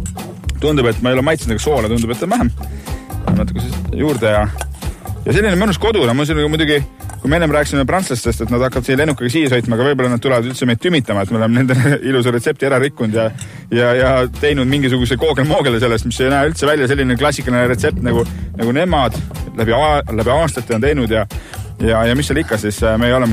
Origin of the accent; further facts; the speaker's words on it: Saare County, Estonia; ma olen Saaremalt pärit, siis jupike kiviaed käib ikka mehega kaasas